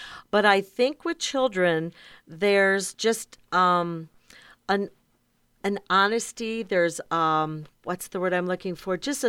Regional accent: Chicago, Illinois, United States; I grew up in Chicago on the South Side, had a backyard with a fence, grew up with a German Shepherd

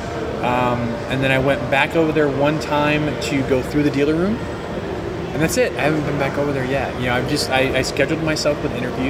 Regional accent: Fresno, California, United States; my thing growing up in Fresno, we had Trader Joe's.

